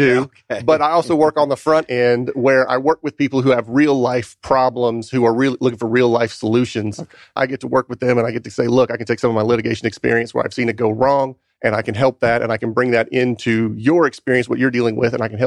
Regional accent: Georgia, United States; now in Atlanta, United States; I'm a Georgia native. I grew up in South Georgia. I've been living in Atlanta with my beautiful wife for the last, for 10 years.

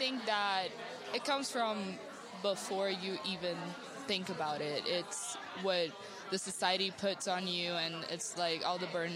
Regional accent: Brazil; English is a second language; now in United States; So I came from Brazil, a whole different country and a whole different background. So coming from Brazil, I wanted to make friends and have a way to meet people.

